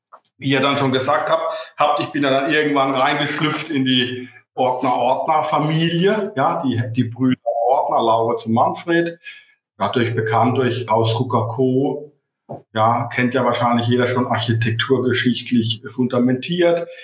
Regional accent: Rhineland-Palatinate, Germany; Und ich führe jetzt seit 2006 diesen Standort in Köln. Bin ein Pfälzer, bin kein Kölsch-Jung, ja, und bin ja in der Nähe geboren worden

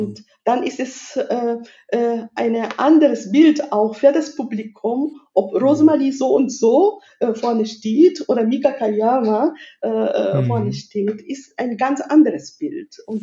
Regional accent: Japan; also ich als Japanerin würde auf der deutschen Bühne Kabuki-Theater im schlechtesten Qualität darbieten

